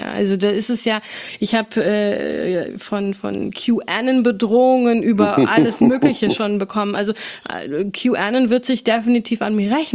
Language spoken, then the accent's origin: German; United States; ich bin ja Amerikanerin, ich bin Deutsch-Amerikanerin, ich lebe halb-halb. Momentan bin ich mehr in Deutschland, halt wegen der Pandemie.